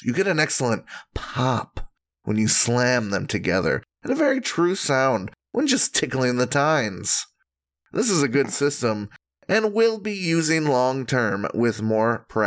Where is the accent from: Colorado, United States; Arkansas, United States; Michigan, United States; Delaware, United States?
Michigan, United States; I say I'm from the Great White North, and then, you know, Canadians are like, really? Come on. The Upper Peninsula of Michigan is just a little slice of Canada that America gets to have.